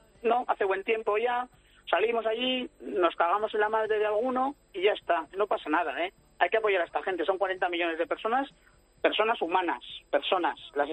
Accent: Madrid, Community of Madrid, Spain; Sí, yo soy de Madrid y, bueno, mi madre y mi familia viven en el País Vasco, pero yo nací en Madrid y soy del foro.

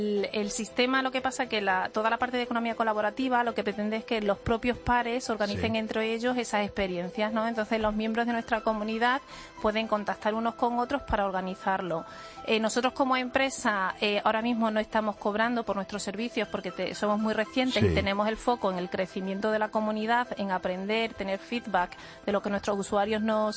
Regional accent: Extremadura, Spain; born there; now in Madrid, Spain; Yo soy extremeña de nacimiento, aunque llevo mucho tiempo aquí en Madrid.

